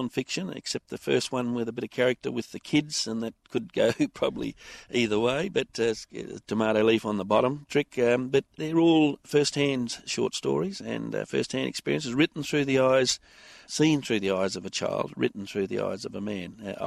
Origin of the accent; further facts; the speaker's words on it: Western Australia, Australia; now in Geraldton, Australia; We're originally from the Murchison as a family, 60-odd years up there … at Kerber Station. And that's our home and probably always will be our home. But nowadays, moved down to the metro and to Perth originally, and then now back to Geraldton.